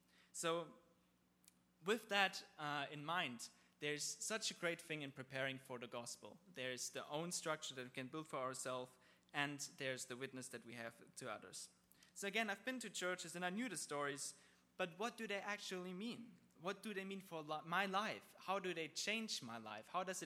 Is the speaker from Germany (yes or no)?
yes; Germany; I've been growing up in Germany in a Christian family